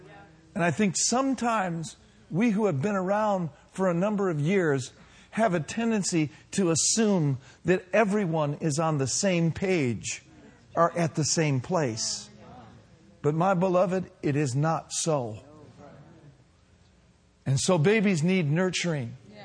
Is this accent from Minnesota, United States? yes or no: yes; Minnesota, United States; Now, how many of you know I'm from Minnesota? Okay, home of the Vikings, home of the Twins. Home of the former North Stars. Home of the Bunnell Red Knights, where I went to high school and played.